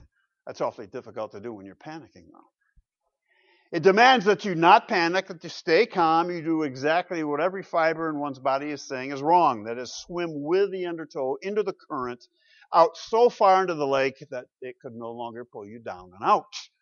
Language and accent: English; Michigan, United States; I grew up in Western Michigan, where we lived, worked, and recreated on the Great Lakes.